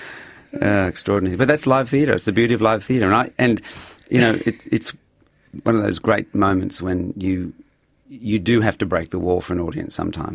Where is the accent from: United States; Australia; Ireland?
Australia; are you enjoying this, being an Australian? I said, yeah